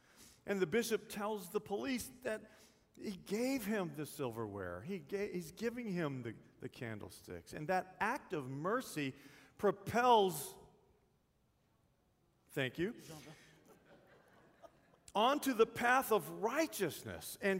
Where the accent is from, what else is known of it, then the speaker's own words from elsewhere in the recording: Texas, United States; I'm from Texas. To me, this movie's called Les Miserables.